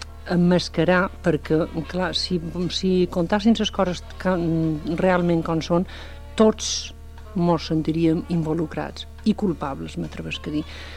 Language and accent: Catalan; Balearic Islands, Spain; som mallorquina i de vegades intento evitar ses